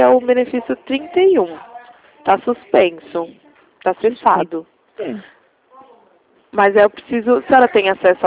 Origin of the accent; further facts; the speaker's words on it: Ribeirão Preto, São Paulo, Brazil; eu sou de Ribeirão Preto.